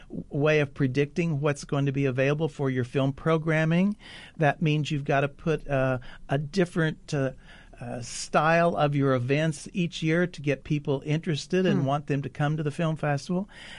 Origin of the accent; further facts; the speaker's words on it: Missouri, United States; moved away; also born or lived in California; One of the main reasons that I was attracted was I was born and raised in Missouri.